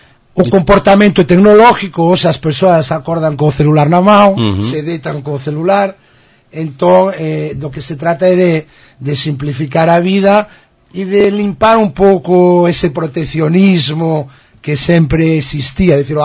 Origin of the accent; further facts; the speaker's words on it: Spain; Portuguese is a second language; moved away as an adult; now in Brazil; eu tenho sou espanhol, mas tenho minha filha aqui, já levo 7 anos